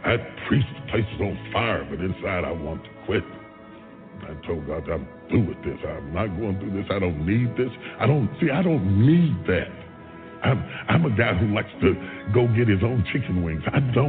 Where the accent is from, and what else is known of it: West Virginia, United States